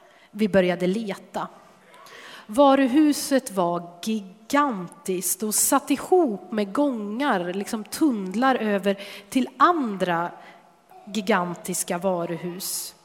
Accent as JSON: {"language": "Swedish", "town": "Årjäng", "region": "Värmland", "country": "Sweden", "tie": "born or raised there", "said": "I Årjäng där vi växte upp fanns inte en enda rulltrappa"}